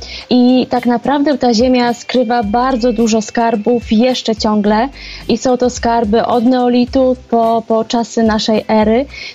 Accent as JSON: {"language": "Polish", "region": "Lublin Voivodeship", "country": "Poland", "tie": "born or raised there", "said": "Pochodzę z województwa lubelskiego, tu się urodziłam, wychowałam"}